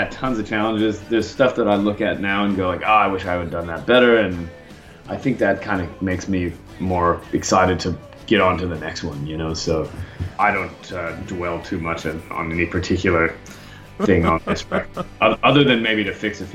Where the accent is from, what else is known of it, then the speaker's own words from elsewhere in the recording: Merced, California, United States; I just think, yeah, that place, Merced, is maybe it'd be like growing up in Dubbo or something like that. There wasn't a scene, you know?